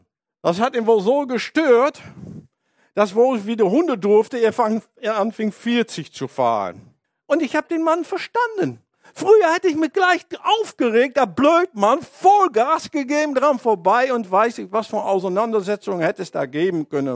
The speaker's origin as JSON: {"language": "German", "country": "Netherlands", "second_language": "German", "said": "ich bin ein Holländer und ein vernünftiger Mensch"}